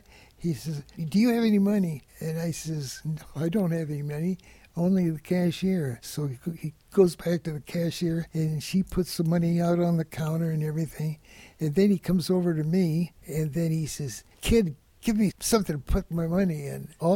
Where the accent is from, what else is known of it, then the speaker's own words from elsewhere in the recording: Long Beach, California, United States; It was wonderful. I can remember living in Long Beach, going through junior high school, graduating from Woodrow Wilson High School.